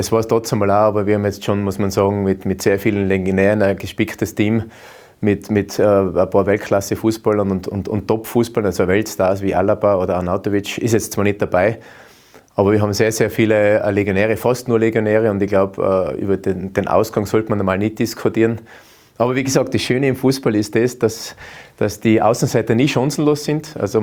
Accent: Austria; Also das ist ja bei uns in Österreich modern.

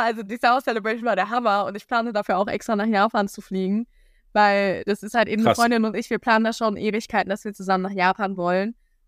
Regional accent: North Rhine-Westphalia, Germany; born there; Ich bin ja gebürtige Münsterländerin.

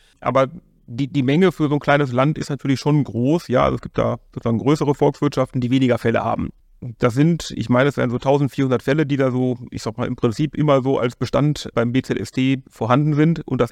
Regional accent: Düsseldorf, North Rhine-Westphalia, Germany; ich bin der Düsseldorfer Ureinwohner

